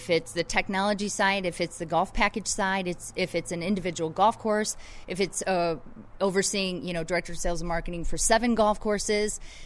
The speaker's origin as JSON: {"language": "English", "region": "Illinois", "country": "United States", "said": "I came from Illinois and played golf at Purdue University"}